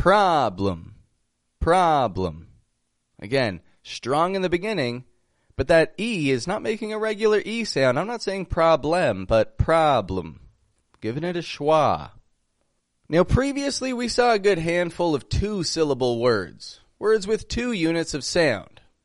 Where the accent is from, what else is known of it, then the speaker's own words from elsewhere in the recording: Toronto, Ontario, Canada; I'm from Toronto, Canada.